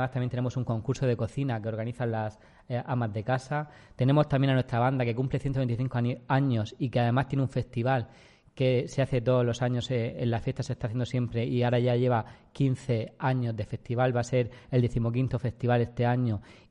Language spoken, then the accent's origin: Spanish; Pozo Estrecho, Region of Murcia, Spain; aunque no nací en Pozo Estrecho, sí que estuve allí en las primeras fiestas, sí que he estado desde pequeño, incluso antes de vivir allí, así que me siento como un galileo más